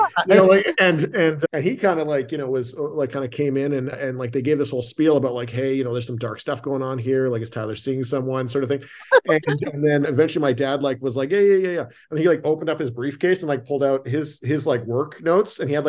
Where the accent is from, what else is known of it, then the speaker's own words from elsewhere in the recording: Canada; now in Los Angeles, United States; I'm a director based in Los Angeles, but I'm originally from Canada.